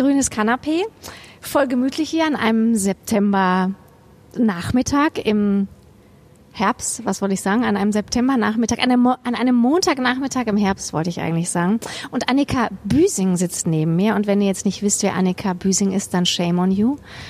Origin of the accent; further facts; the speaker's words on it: Kassel, Hesse, Germany; ich komme aus Kassel ursprünglich